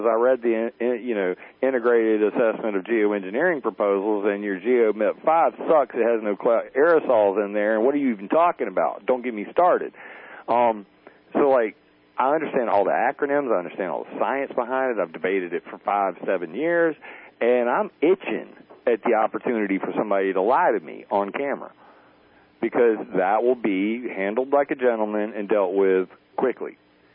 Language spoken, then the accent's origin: English; the South, United States; Sorry, I grew up in the South. Like, my hometown is 60% black people.